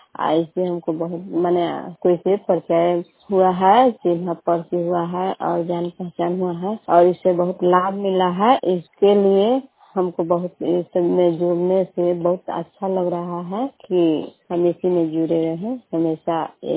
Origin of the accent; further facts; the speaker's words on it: Bihar, India; घर नंदन कैथो का और मकेर प्रखंड के रहने वाली हूँ